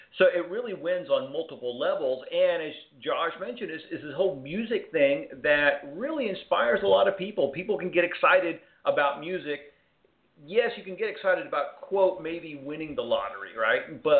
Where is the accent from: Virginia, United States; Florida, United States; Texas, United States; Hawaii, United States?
Texas, United States; So out of curiosity, I am from Texas.